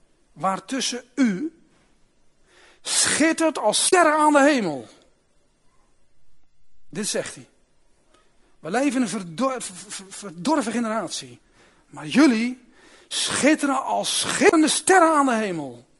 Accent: South Holland, Netherlands; Ja, ik kom hier niet vandaan, dus ik ben een Westlander.

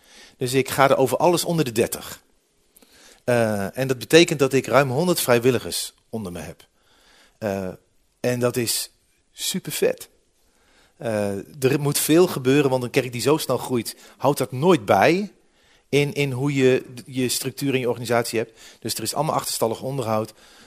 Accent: Deventer, Overijssel, Netherlands; ik kom zelf uit Deventer

